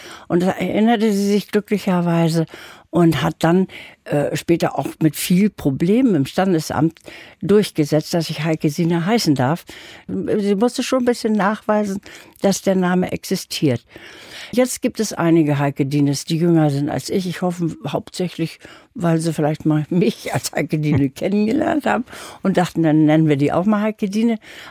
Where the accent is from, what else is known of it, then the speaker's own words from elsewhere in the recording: Thalbürgel, Thuringia, Germany; born there; geboren wurde ich in Thalbürgel bei Jena, mehr oder minder zufällig, also Ende des Krieges.